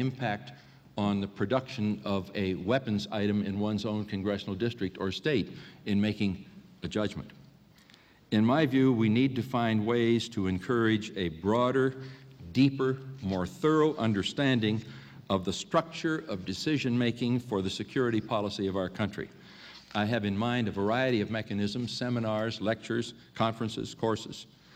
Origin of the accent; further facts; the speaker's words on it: South Bend, Indiana, United States; Expecting a visit from a schoolmate from South Bend, my hometown, then studying